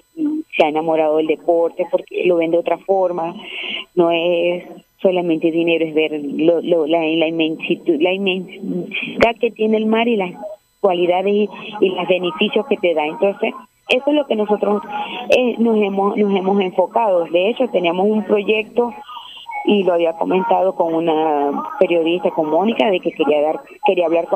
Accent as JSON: {"language": "Spanish", "country": "Colombia", "said": "Como yo soy colombiana, yo abrí el registro."}